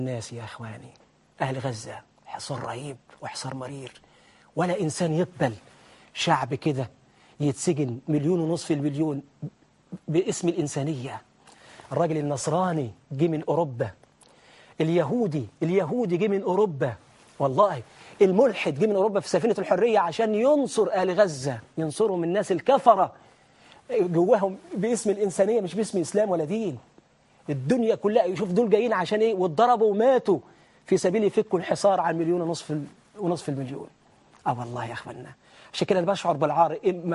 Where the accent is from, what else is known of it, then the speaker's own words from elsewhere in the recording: Egypt; أنا مواطن مصري، حتى لو ما كنتش مسلم، مواطن، مجرد مواطن.